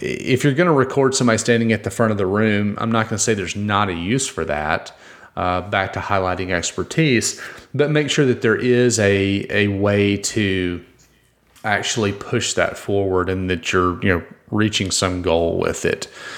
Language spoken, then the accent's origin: English; Mississippi, United States; growing up in Mississippi, I'm a big Ole Miss fan